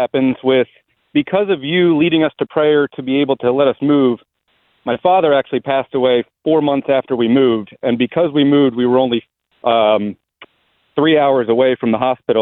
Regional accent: Pennsylvania, United States; I'm from Pennsylvania originally.

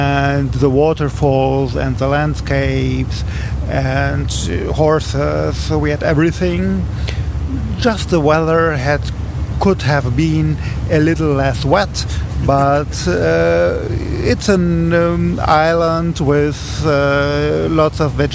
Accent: Germany; English is a second language; I come from Germany.

